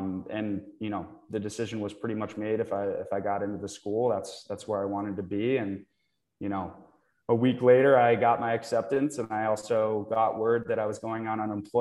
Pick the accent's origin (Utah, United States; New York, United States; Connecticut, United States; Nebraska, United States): Connecticut, United States; also born or lived in Cleveland / Phoenix; My family actually moved all around. I grew up in Connecticut, Had a stint out in Cleveland during the prime then Cleveland Indians years in the 90s.